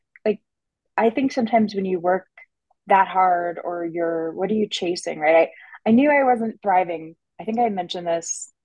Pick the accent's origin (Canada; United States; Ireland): Canada; accent: Canadian; also born or lived in Australia; So I grew up in Canada. I've lived in Australia.